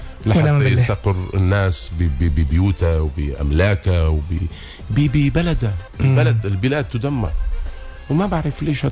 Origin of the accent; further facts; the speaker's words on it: Aleppo, Aleppo Governorate, Syria; أنا بالأخير سوري بتمسني كل قرية كل ضيعة كل شارع كل مدينة كل ناحية السوري ما لازم نكون عنا خصوصية فقط أنه أنا من حلب حلب مدينة عريقة مدينة أقدم مدينة في العالم عمرها 12 ألف سنة